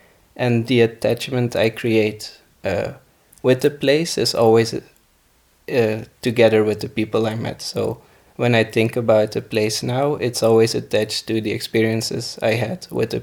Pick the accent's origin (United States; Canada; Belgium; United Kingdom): Belgium; English is a second language; now in Spain; I'm from Belgium, and I'm now an Erasmus student in Spain for this year.